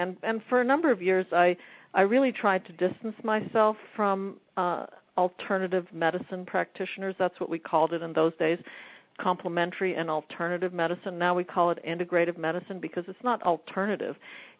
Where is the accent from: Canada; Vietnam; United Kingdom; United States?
Canada; Montreal, Quebec; I was born and raised in Montreal, and I went to medical school at McGill University